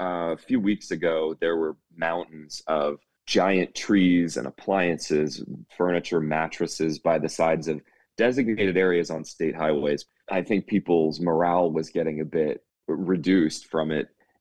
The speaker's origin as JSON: {"language": "English", "town": "Wilmington", "region": "North Carolina", "country": "United States", "tie": "born or raised there", "said": "I grew up in Wilmington and lived through Bertha, Fran, Floyd."}